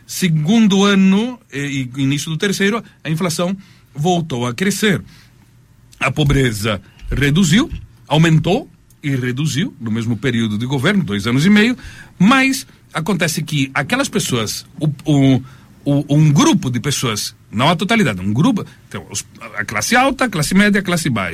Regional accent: Londrina, Paraná, Brazil; Sou brasileiro. Sou de Londrina

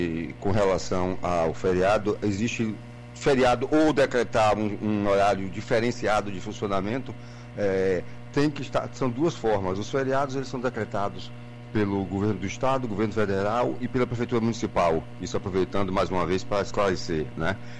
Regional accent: Brazil; Mas como brasileiro que somos

